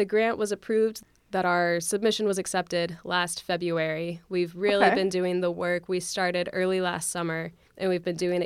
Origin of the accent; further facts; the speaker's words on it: Ohio, United States; I grew up in Ohio. There was an Antioch campus nearby, so I recognized the name.